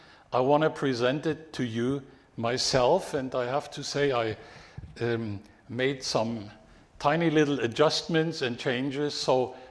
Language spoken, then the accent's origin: English; Germany; I grew up in Germany. And there I lived in or very close to a number of big cities like Berlin, Frankfurt, Munich, Stuttgart.